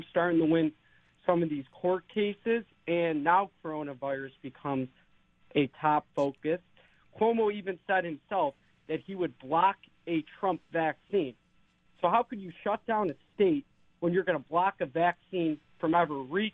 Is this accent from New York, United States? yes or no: yes; Buffalo, New York, United States; Yeah, but I'm just saying, though, I'm from Buffalo, New York.